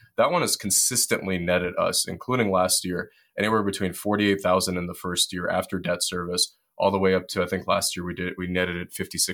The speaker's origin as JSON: {"language": "English", "town": "Detroit", "region": "Michigan", "country": "United States", "tie": "born or raised there", "said": "Well, I grew up on 7 Mile in Woodward my parents"}